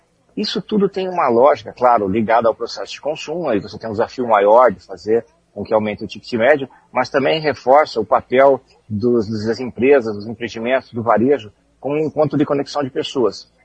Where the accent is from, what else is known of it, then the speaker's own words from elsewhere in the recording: Maringá, Paraná, Brazil; born there; Maringá é uma cidade onde eu nasci, que eu tenho um carinho enorme.